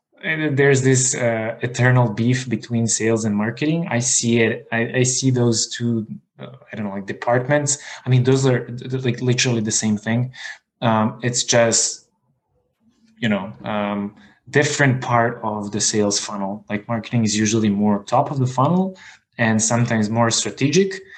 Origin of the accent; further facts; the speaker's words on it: Belgrade, Serbia; English is a second language; perhaps it's because I'm coming from Belgrade, Serbia, which is obviously not the US